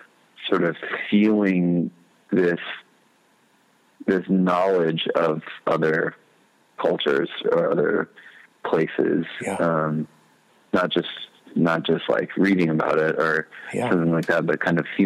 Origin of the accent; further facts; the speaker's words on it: Austin, Texas, United States; born there; I guess I am an American. I'm a Texan born in Austin, but I've been fortunate enough to see a lot of other cultures and to interact with a lot of other cultures